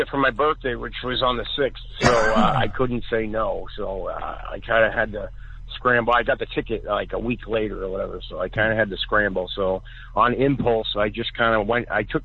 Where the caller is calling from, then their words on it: Los Angeles, California, United States; I'm calling from Sunset Boulevard in Los Angeles, California.